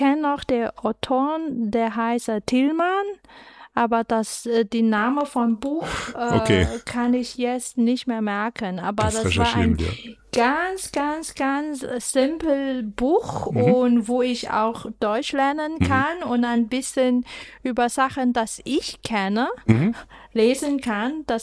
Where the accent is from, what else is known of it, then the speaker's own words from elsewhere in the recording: Hong Kong; German is a second language; weil ich bin ein Hongkonger.